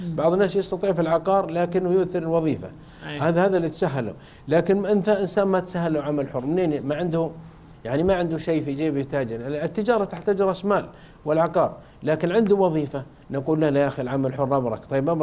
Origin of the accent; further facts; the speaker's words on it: Jeddah, Makkah Province, Saudi Arabia; يأتي عندنا في جدة لا يملك من الدنيا شيء إلا ثوبه عليه